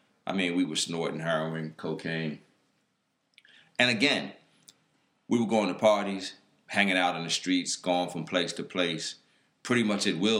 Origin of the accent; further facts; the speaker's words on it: Philadelphia, Pennsylvania, United States; So here I was stationed in Virginia, and I'm from Philadelphia.